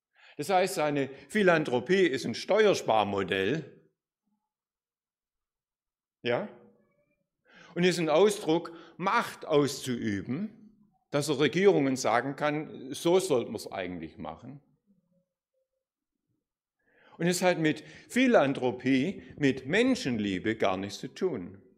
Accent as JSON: {"language": "German", "town": "Nagold", "region": "Baden-Württemberg", "country": "Germany", "tie": "born or raised there", "said": "Ich bin in Nagold zur Schule gegangen oder aufs Gymnasium."}